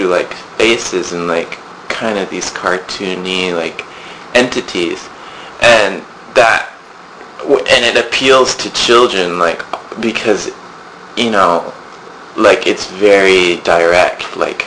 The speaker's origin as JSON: {"language": "English", "region": "Tokyo", "country": "Japan", "tie": "born or raised there", "said": "I grew up in Japan, and I grew up in Tokyo for many years"}